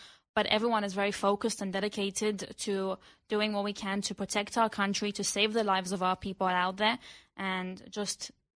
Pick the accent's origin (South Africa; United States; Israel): Israel; Yes, I was born and raised in Israel. My whole family was.